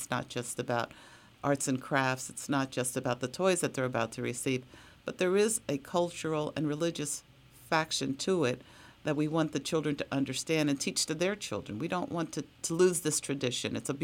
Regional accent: Bethlehem, Pennsylvania, United States; Because I was raised in Bethlehem, PA, we did not celebrate at our house the three kings as you described it.

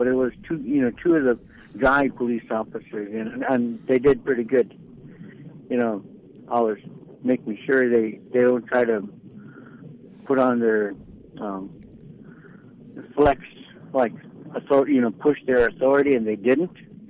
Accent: Bethel, United States; Yeah, beautiful downtown Bethel. That's my hometown, you know

